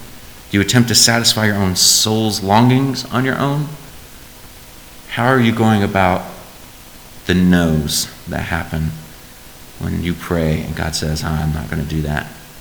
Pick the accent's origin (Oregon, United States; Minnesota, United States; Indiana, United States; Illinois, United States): Indiana, United States; Indianapolis; because I'm from Indianapolis. I love music that plays really loud and very hard, and you can hear it from a mile away.